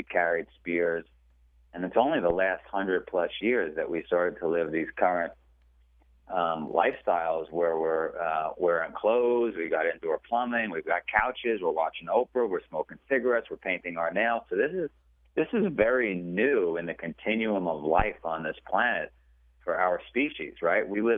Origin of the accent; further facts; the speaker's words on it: Queens, New York, United States; We grew up in Queens, and my sister and I were in a place that was, if you've ever seen the movie Goodfellas, that's what we lived in.